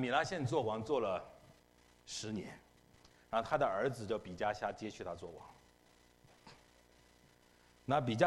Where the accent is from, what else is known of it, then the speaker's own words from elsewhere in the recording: North China, China; 我从小是在北方的农村长大的